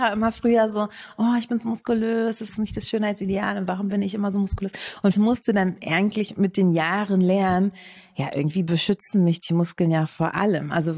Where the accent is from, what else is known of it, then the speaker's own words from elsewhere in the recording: Berlin, Germany; Ich komme aus Berlin und arbeite als Stuntfrau und Schauspielerin.